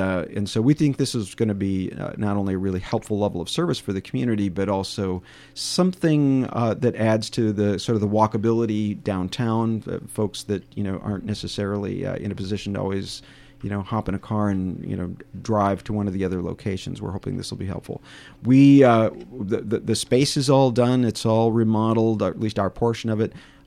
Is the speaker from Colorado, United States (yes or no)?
no; Minnesota, United States; Is that we're from Minnesota, so we think we can walk it off.